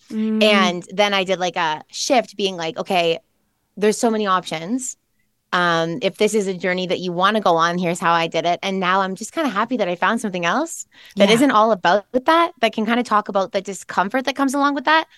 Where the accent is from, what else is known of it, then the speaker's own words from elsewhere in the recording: Canada; I am a Canadian girl like you.